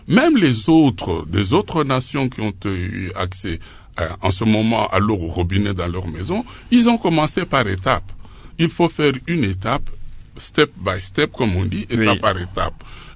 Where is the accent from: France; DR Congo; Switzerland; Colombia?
DR Congo; puisque nous sommes essentiellement du Congolais